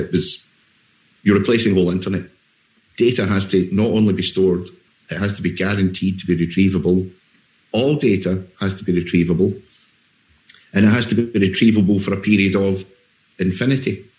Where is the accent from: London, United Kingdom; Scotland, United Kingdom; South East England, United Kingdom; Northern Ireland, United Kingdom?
Scotland, United Kingdom; but it's a good thing about being Scottish in one way. You're downtrodden by many other people, especially our neighbours.